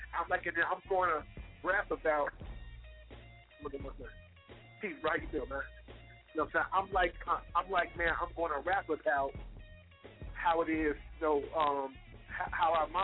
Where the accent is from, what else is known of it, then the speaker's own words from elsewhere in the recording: Chicago, Illinois, United States; about me being here, born and raised in Chicago, I knew it's gonna get worse.